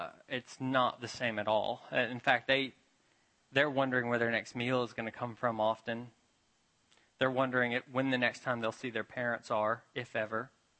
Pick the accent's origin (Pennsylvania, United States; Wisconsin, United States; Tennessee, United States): Tennessee, United States; Memphis; I grew up in Memphis, Tennessee. It's a town that's pretty divided and run down, and there's a lot of difficult things there.